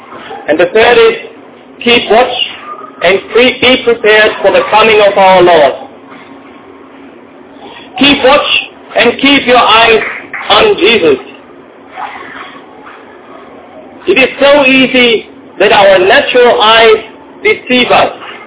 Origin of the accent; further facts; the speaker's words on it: Germany; English is a second language; moved away as an adult; now in Cameroon; I'm coming from Germany and I'm now here for a little more than 3 or 4 months.